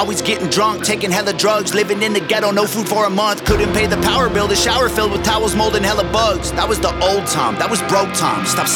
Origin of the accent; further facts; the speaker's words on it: Canada; now in United States; Guess it's a problem because I'm Canadian. I live in the States.